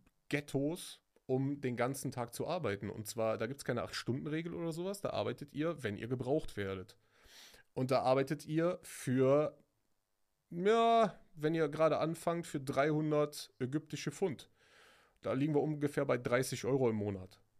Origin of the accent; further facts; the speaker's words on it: Rhineland, Germany; Sogar bei uns im Rheinland sind die Menschen sehr distanziert.